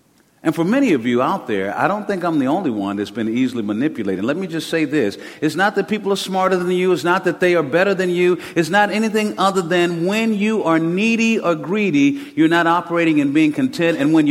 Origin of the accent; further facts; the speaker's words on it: Georgia, United States; also born or lived in Texas; My mother, we're from Georgia, but we ended up in Texas, and my mother was pregnant with me at 16 years old.